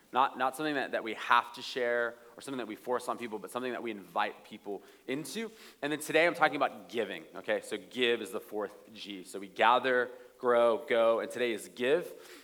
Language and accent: English; Chula Vista, California, United States; I am from West Chula Vista and I'm in Cape Town in this Airbnb that I did not pay for.